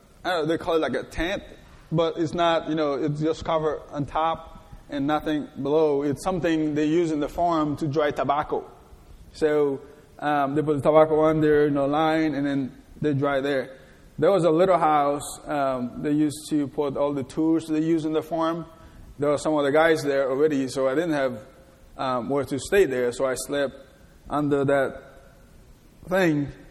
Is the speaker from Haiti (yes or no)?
yes; Haiti; I was born and raised in the countryside, working on the farm with my parents, just sowing and doing different things